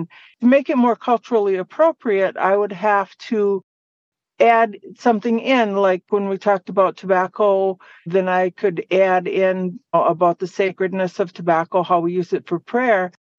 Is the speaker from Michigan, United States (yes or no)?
yes; Sault Ste. Marie, Michigan, United States; I'm from Bawating, which is the Sault Ste. Marie area. That's in Michigan. I'm Ojibwe, and I'm from the Bear Clan